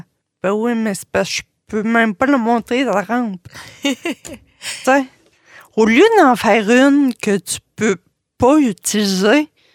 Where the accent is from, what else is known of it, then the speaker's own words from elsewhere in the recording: Quebec, Canada; Puis là, tu dis, ah, moi, je suis gaspésien.